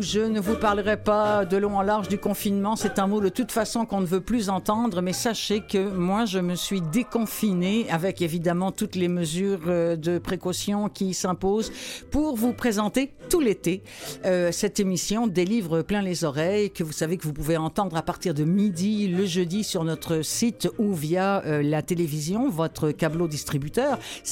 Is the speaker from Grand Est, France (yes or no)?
no; Rouen, Normandy, France; de Rouen, même de ma ville natale